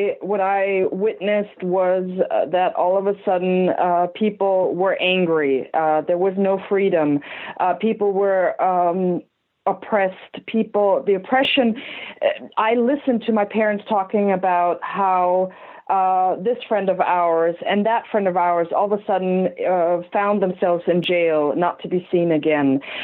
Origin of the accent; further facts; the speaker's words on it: Iran; I grew up in Iran